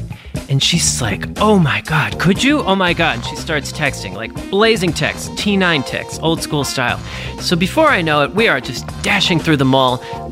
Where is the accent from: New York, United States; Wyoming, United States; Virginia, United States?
New York, United States; New York City; because of course I'm a New Yorker